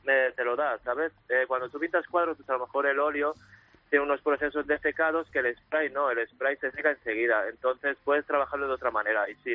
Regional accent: Alcudia de Crespins, Valencian Community, Spain; Yo soy de Valencia. Bueno, de Valencia. Un pueblecito que se llama Alcudia Crespí, pero sí, de provincia de Valencia.

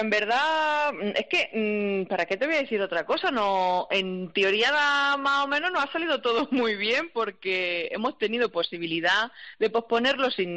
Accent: Cazorla, Andalusia, Spain; mi trabajo está en Almería, yo soy de Cazorla, en Jaén

